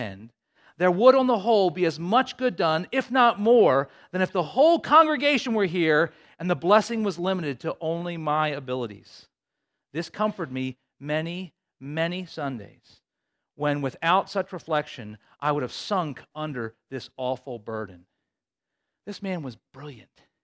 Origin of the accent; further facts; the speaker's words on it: Towson, Maryland, United States; Right now, there's the church that I grew up in Towson.